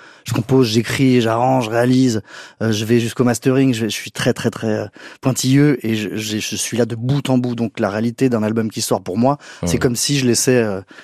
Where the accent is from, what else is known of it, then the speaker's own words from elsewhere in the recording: Argenteuil, Île-de-France, France; born there; Ah, je suis né à Argenteuil.